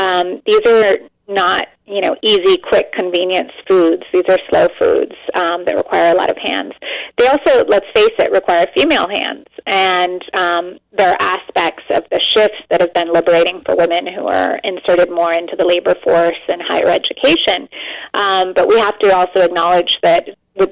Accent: California, United States; moved away as an adult; now in New York, United States; I live in New York. I'm from California, but I've lived here for all of my adulthood since I came to go to college.

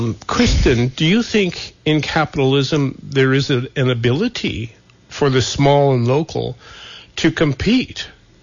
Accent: Billings, Montana, United States; And yet, in my hometown of Billings, Montana, there is a thriving farmers market

